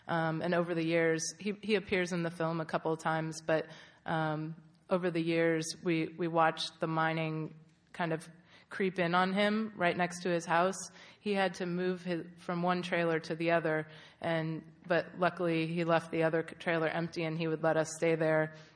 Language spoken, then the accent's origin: English; San Francisco, California, United States; We were city slickers. I'm from San Francisco.